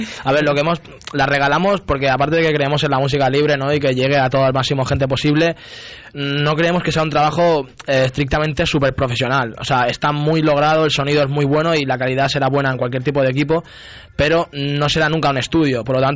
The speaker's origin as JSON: {"language": "Spanish", "town": "Corbera de Llobregat", "region": "Catalonia", "country": "Spain", "said": "yo soy de Corbera del Llobregat, que soy el que más lejos está"}